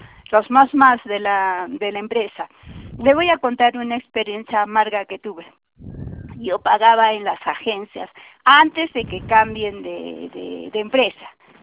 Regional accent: Puno, Peru; porque el teléfono está en Puno, yo soy de Puno

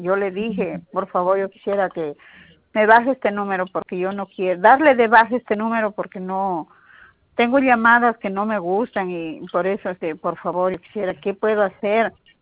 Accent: Trujillo, La Libertad, Peru; Yo soy de acá de Trujillo, señorita.

